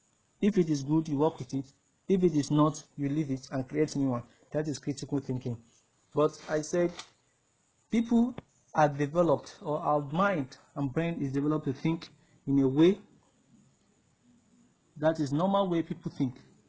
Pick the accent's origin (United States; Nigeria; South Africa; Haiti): Nigeria; as a Nigerian, I always think being a Nigerian first before anything.